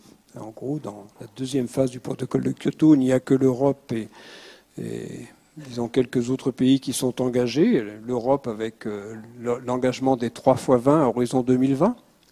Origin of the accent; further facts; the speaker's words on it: Brittany, France; Alors moi, je suis breton